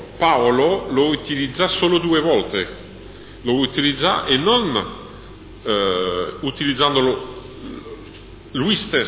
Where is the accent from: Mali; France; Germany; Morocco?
France; mi ricordo recentemente nel mio paese, quindi in Francia, a Parigi, un banchiere